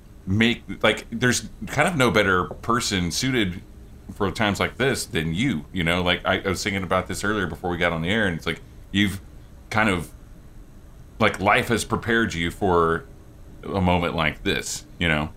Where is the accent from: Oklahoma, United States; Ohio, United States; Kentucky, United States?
Oklahoma, United States; oh, I'm from Oklahoma.